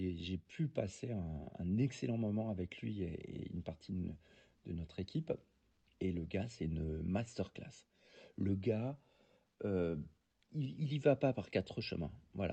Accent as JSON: {"language": "French", "town": "Colmar", "region": "Grand Est", "country": "France", "tie": "born or raised there", "said": "vu que je suis originaire d'Alsace, de Colmar précisément"}